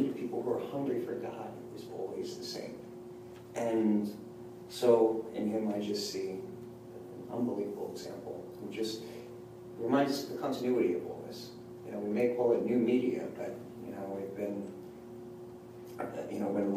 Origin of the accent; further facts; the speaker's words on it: Philadelphia, Pennsylvania, United States; It's very surreal that for the first time in 40 years he's not at one of these conventions, and I'm the Philadelphian who is.